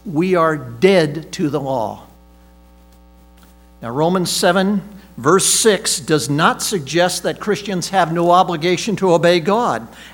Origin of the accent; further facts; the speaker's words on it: Paraguay; moved away as an adult; I grew up down in Paraguay, South America. At the time I was 11 to 21, my mom and dad were missionaries down there